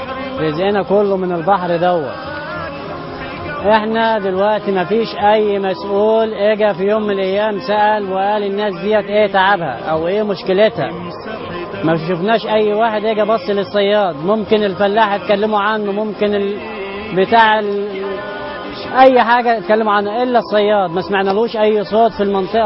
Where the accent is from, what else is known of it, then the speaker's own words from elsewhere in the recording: Ismailia, Ismailia Governorate, Egypt; من الإسماعيلية.